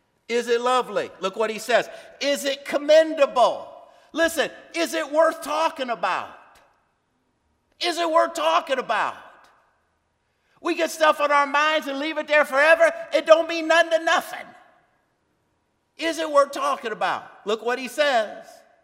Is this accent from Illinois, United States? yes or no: no; New York, United States; I'm from the Lower East Side of the city, so I'm going to give you the Lower East Side of the city definition.